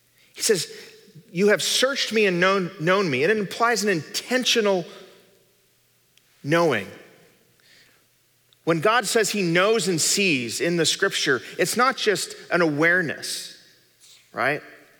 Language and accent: English; Illinois, United States; he was campaigning in my home state of Illinois, where I lived